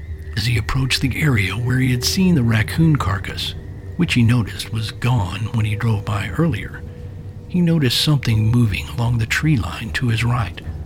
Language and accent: English; Missouri, United States; Specifically, I'm referring to cases such as that of Momo in my home state of Missouri that have a relatively short but intensive number of sightings.